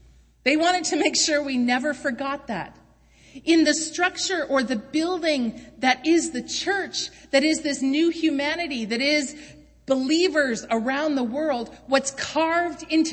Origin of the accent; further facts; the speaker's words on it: Canada; We have great rights and freedoms being Canadian.